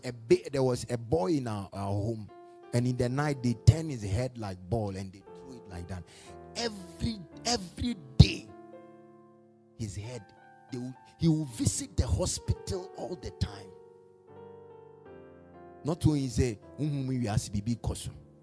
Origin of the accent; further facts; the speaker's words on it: Takoradi, Western Region, Ghana; You and I, we are from Takoradi. So we know some of these things.